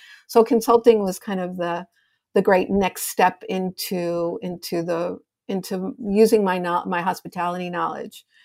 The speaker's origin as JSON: {"language": "English", "town": "Chicago", "region": "Illinois", "country": "United States", "tie": "born or raised there", "said": "My parents purchased a hot dog stand when I was 3 years old. I'm from Chicago, Illinois."}